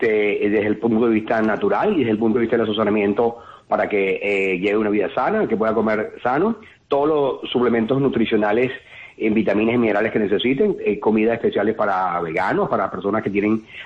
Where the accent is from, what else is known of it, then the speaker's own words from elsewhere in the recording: Venezuela; yo ejercí 30 años en Venezuela. Yo soy venezolano, que tengo nacionalidad europea también. Estoy con doble nacionalidad acá.